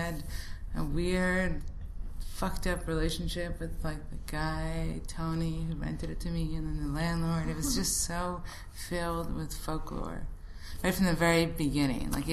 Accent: Canada; I'm Canadian, and you get this thing after you graduate called an OPT

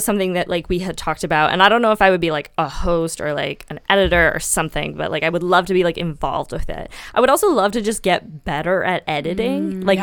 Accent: Dartmouth, Nova Scotia, Canada; We grew up on Cromarty Street. Or Pleasant Street in Dartmouth.

